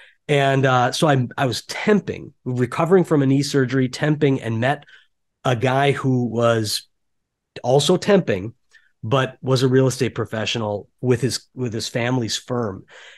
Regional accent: Minnesota, United States; moved away as an adult; now in New York City, United States; I moved to New York City from Minnesota. I grew up in a small town in Minnesota, went to college in Minnesota, and moved out to New York to be an actor, actually.

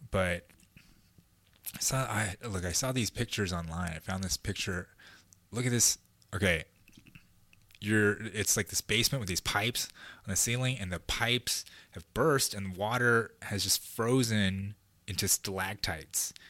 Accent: Hollywood, California, United States; Like, I'm a kid from Hollywood

